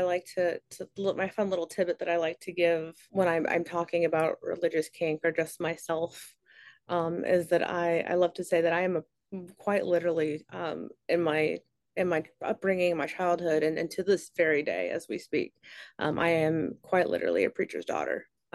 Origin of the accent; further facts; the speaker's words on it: Southern US, United States; I grew up in the Bible Belt. I grew up a very traditional Southern home. I was raised a Southern Belle.